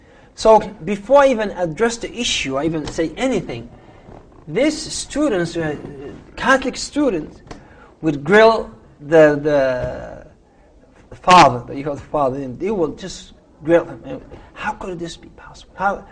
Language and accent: English; Saudi Arabia; also born or lived in Somalia / United States; now in Toronto, Canada; I was raised in Saudi. Then I came to States. Then I came to Canada. Here I am.